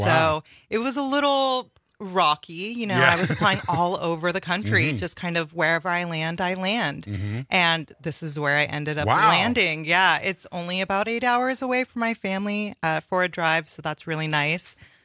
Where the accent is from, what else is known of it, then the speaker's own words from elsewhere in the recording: California, United States; moved away; And coming from California, I probably say that I'm from California a little bit too much.